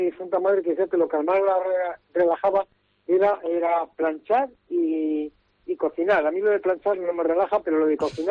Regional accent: Laredo, Cantabria, Spain; Por tradición también de mis padres, que somos de Laredo

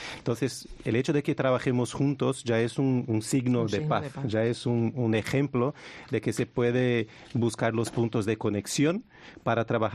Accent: Brazil; now in Cáceres, Spain; soy brasileño y llevo en Cáceres más o menos 6 años viviendo aquí

